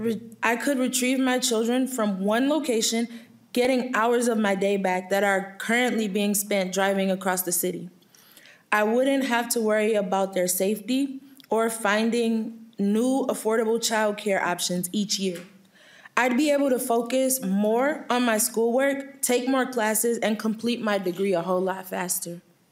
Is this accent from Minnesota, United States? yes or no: yes; Minneapolis, Minnesota, United States; I am a first-generation college student, born and raised in Minneapolis and currently a student at Minneapolis Community Technical College.